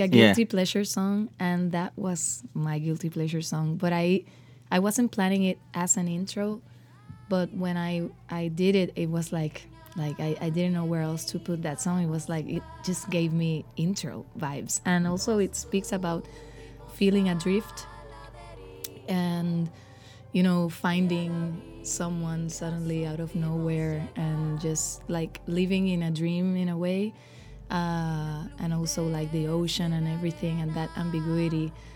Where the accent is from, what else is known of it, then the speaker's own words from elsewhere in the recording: Puerto Rico; Now I think it's we're still healing from the Hurricane Maria, but I think what's worse has been like after the hurricanes we've had, like the mismanagement of the government and our colonial status.